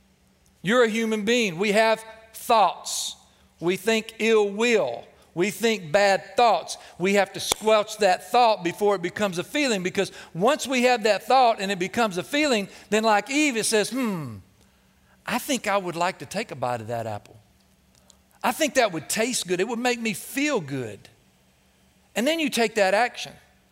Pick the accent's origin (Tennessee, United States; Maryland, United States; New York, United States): Tennessee, United States; Cleveland; You know, growing up in the Vatican City, Cleveland, Tennessee, of our denomination, I was taught really strictly everything that we did not believe.